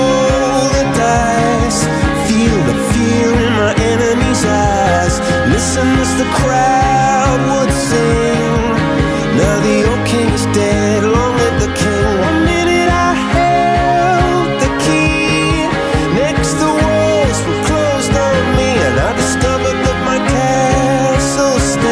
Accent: Sitges, Catalonia, Spain; espero, quan sigui una mica més gran, poder venir a Sitges un altre cop a viure, perquè és on tinc tota la meva família. Però la veritat que jo mai deixo de ser sitgetana. Allà on vaig, jo sempre dic que sóc de Sitges.

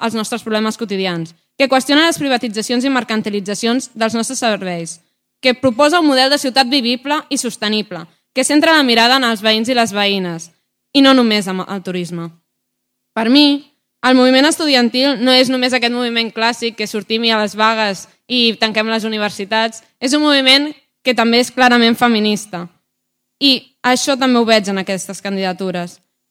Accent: Barcelona, Catalonia, Spain; perquè jo sóc de Barcelona

